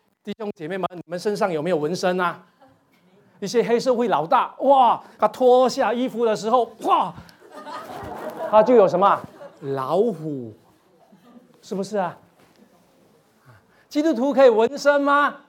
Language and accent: Chinese; Fujian, China; accent: Fujianese; 我们福建话叫党鸡